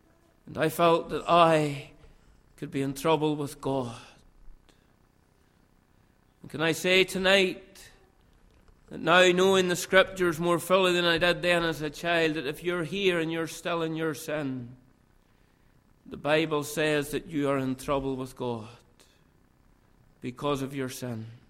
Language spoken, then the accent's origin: English; Cullybackey, Northern Ireland, United Kingdom; born there; And I was born in Cullibaghy, just outside of Ballymena.